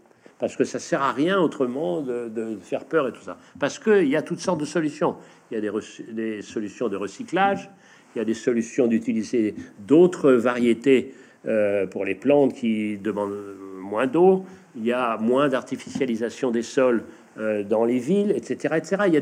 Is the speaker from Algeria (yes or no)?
no; Brittany, France; Des marées qui, chez nous, en Bretagne Nord, sont très fortes